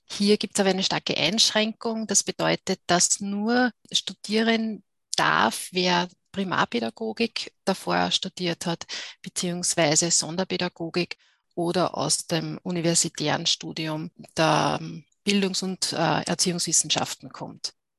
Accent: Vienna, Austria; Ich komme aus Wien und bin dort Kollegkoordinatorin an der BAföP 10.

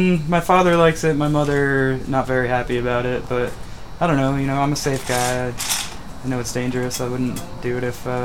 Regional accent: Rhode Island, United States; also born or lived in Fresno; now in Santa Cruz, United States; I'm from originally Rhode Island. I just moved to Santa Cruz about a little over a year ago. Before that, I lived in Fresno, California for about 5 years.

